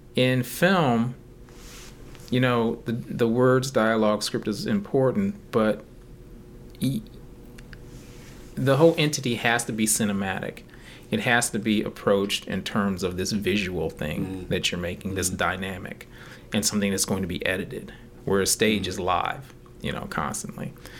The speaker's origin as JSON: {"language": "English", "town": "Medina", "region": "Ohio", "country": "United States", "tie": "born or raised there", "said": "Eclipse is the place that I grew up in Medina, Ohio. I think it was the projects."}